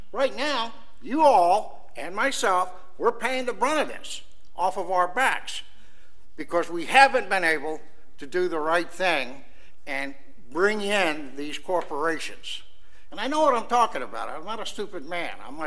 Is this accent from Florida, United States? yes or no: no; New Jersey, United States; I'm from Jersey, I know about taxes.